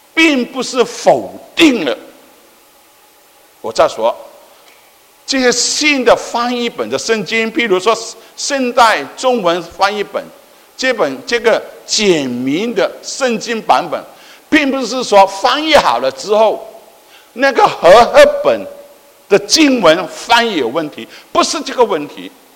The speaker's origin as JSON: {"language": "Chinese", "country": "China", "said": "方便他们在向我们中国人来传福音的时候，我们中国人能够理解"}